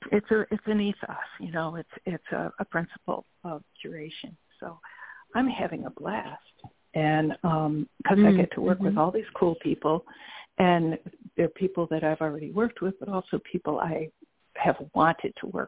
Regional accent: New York, United States; I feel that as a New Yorker, coming here to, a much smaller city

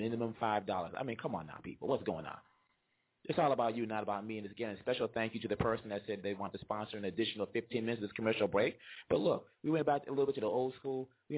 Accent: DR Congo; they always talk about back home because we're from the Democratic Republic of the Congo.

